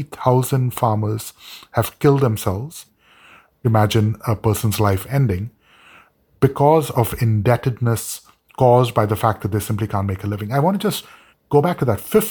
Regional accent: India; now in United States; I joke when I teach at Georgetown with my students that as an Indian, I sometimes think of, you know, the great agricultural states of America

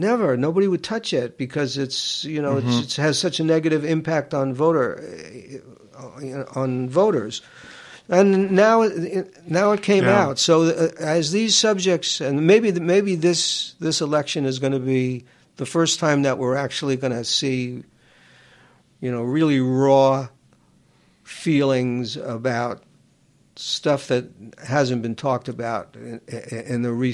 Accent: Queens, New York, United States; I grew up in Queens. We're almost the same age.

